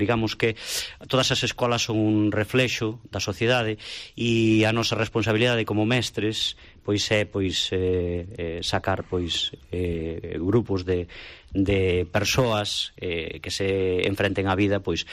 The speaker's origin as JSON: {"language": "Galician", "town": "Maside", "region": "Galicia", "country": "Spain", "said": "eu non son dali, eu son de Maside, son masidao."}